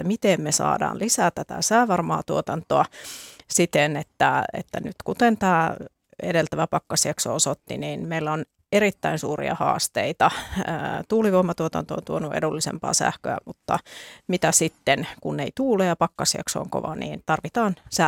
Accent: Rovaniemi, Lapland, Finland; Itse tulen Lapista Rovaniemeltä

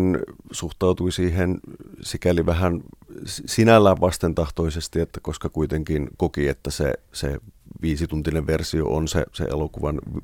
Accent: Joutsa, Central Finland, Finland; mä olen kotoisin tuolta Keski-Suomesta pieneltä paikkakunnalta

